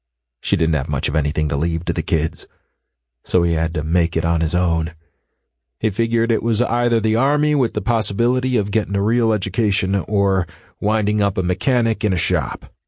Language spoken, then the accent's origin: English; Tennessee, United States; now in Georgia, United States; I grew up in Tennessee, but I moved here shortly after I got back from Iraq.